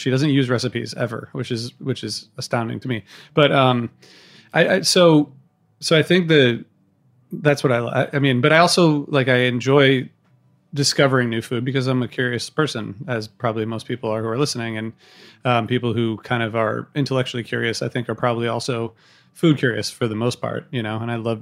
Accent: Midwest, United States; So I grew up in the Midwest.

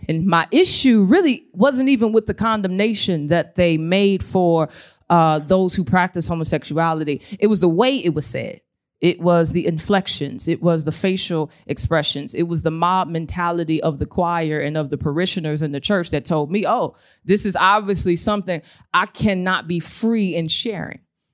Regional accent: St. Louis, Missouri, United States; born there; I was born in St. Louis, Missouri, to a single mother.

